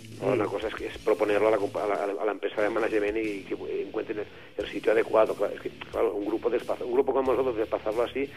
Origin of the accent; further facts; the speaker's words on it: Catalonia, Spain; Es así, somos catalanes, ¿qué queréis que os diga?